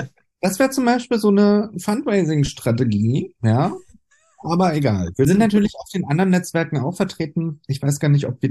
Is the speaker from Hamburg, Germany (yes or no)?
no; Berlin, Germany; Als Berliner Urgestein bin ich sehr, sehr schnell in eine queere Richtung politisiert worden.